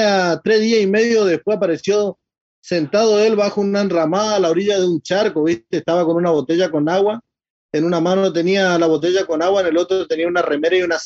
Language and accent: Spanish; El Colorado, Formosa, Argentina; siempre venía un tío de la capital de Formosa a visitarnos en el Colorado, de donde yo soy oriundo.